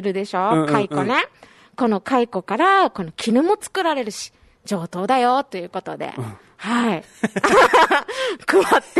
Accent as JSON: {"language": "Japanese", "town": "Urasoe", "region": "Okinawa", "country": "Japan", "tie": "born or raised there", "said": "これ、また、この、浦添市、私の地元の浦添市でもちょっと推してる。"}